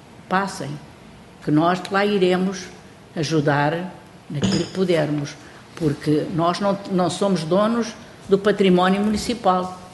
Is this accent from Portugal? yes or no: yes; Beira, Portugal; à boa maneira da Beira, que eu sou uma mulher vinda da Beira.